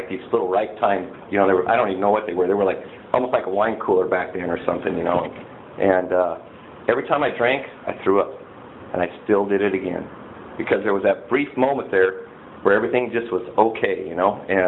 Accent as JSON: {"language": "English", "region": "Idaho", "country": "United States", "tie": "born or raised there", "said": "I grew up in Idaho"}